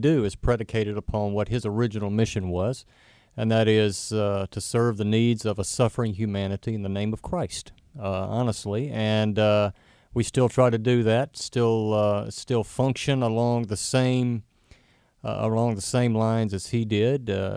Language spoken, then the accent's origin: English; Nashville, Tennessee, United States; I was born in Tennessee, actually, and grew up in the Salvation Army Church. My mother lived right across the street from the Salvation Army Corps in North Nashville.